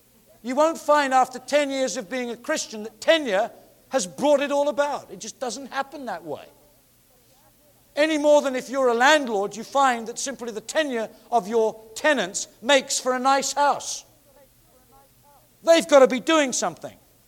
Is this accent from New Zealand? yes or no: no; England, United Kingdom; now in United States; my first time in the States, I came as an Englishman to California.